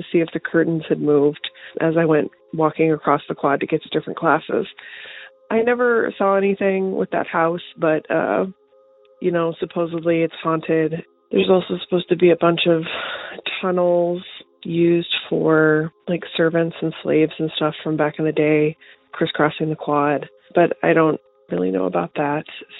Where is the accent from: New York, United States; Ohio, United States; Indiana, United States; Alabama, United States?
Alabama, United States; I grew up in Alabama, and I went to college in Montevallo, Alabama.